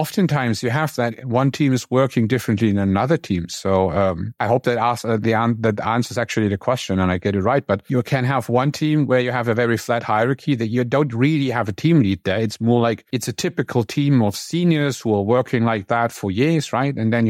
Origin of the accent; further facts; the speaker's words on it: Germany; English is a second language; So I'm coming from Germany, and that's a very traditional country.